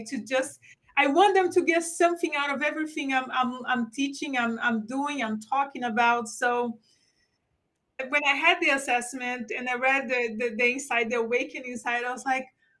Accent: Brazil; my first job was in a newspaper, a local newspaper in my hometown in Brazil.

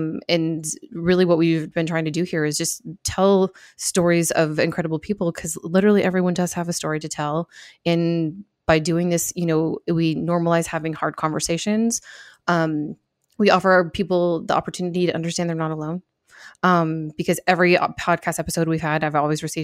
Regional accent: Michigan, United States; born there; I was originally, my whole family's from the Midwest. I was born in Michigan

